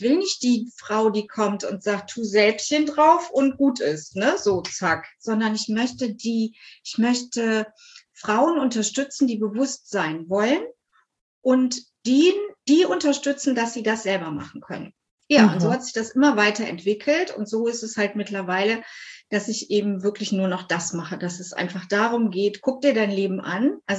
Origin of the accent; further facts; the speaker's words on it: North Rhine-Westphalia, Germany; Ja, ich bin aus der Nähe von Köln